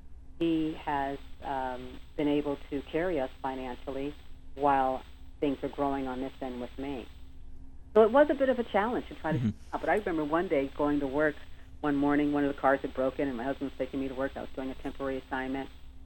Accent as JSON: {"language": "English", "region": "Connecticut", "country": "United States", "said": "I'm from Connecticut originally, and I got the privilege of going to the Westport Playhouse."}